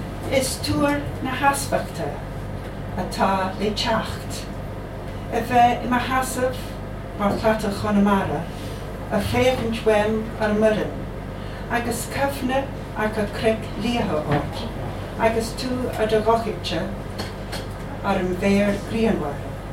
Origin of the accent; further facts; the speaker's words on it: Edinburgh, Scotland, United Kingdom; now in Skye, United Kingdom; I'm from Edinburgh originally, and I stay in Skye now